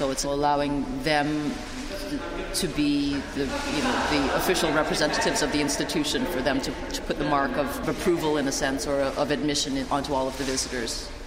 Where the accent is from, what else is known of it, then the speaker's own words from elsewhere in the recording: Canada; I'm here from Canada.